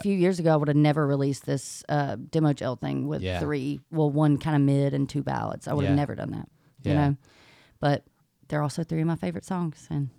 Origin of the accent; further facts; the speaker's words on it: Sparta, Georgia, United States; So Cowboy Bill's is in Milledgeville, Georgia. I'm from Sparta, Georgia, which is like right down the road. And but there were no bars in where I grew up, so we'd all have to go to Milledgeville to...